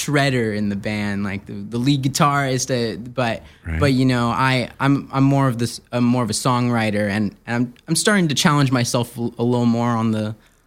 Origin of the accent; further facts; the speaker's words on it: Laguna Niguel, California, United States; Myself, I'm from Laguna Niguel.